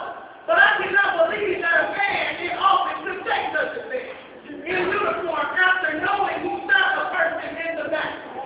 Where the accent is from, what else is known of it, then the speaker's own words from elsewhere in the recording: United States; I am an American proud to say, but I am ashamed of what my leaders are not doing to protect the people of America